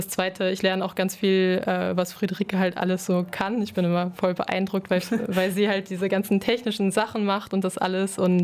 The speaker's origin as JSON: {"language": "German", "region": "Lower Saxony", "country": "Germany", "said": "Wir kommen aus Westniedersachsen."}